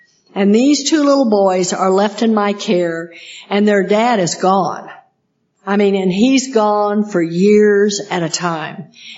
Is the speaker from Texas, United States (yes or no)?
yes; Texas, United States; I am a hick from Texas. I don't even know where the silverware goes.